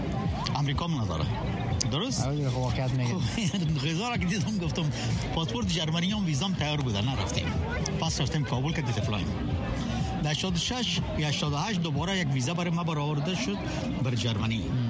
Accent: Afghanistan; now in United States; من امریکایی نشدیم، سیتیزن هستم اما امریکایی نشدیم، هنوزم من افغان هستم.

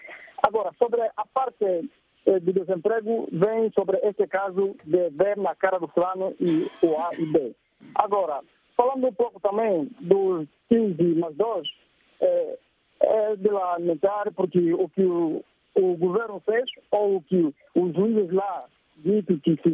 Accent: Angola; Nós como angolanos, não só aqui na Onda Norte, mas o caso aconteceu lá no Ambo, lamentamos e choramos muito por esse caso

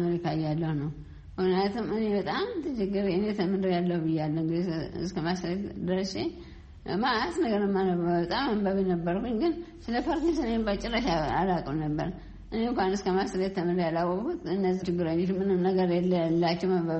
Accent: Tigray, Ethiopia; የተወለድኩ ትግራይ ነው ትግራይ ዘመሰ አካባቢ ጉረማላውራ ነው እና ያደጉትም ከወንድሜ ጋራ ደብረ ብርሃን መቀሌ

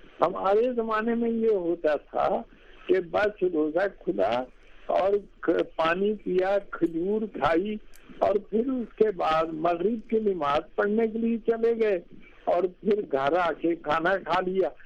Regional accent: Gujrat, Punjab, Pakistan; born there; جی, اصل میں میں گجرات میں پیدا ہوا.

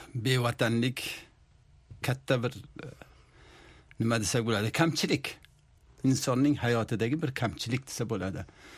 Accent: Kunduz, Kunduz Province, Afghanistan; xususan men Qunduzda voyaga yetganman. O'sha yerda tug'ilib, katta bo'lib, o'qigandan keyin ham borib o'qituvchi bo'lganman o'sha yerda.

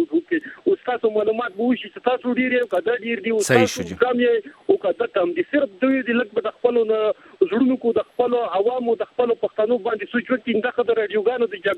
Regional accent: Wana, Khyber Pakhtunkhwa, Pakistan; زه د قبایل بچې یم، زه د جنوبي وزیرستان یم، د وانه یم،

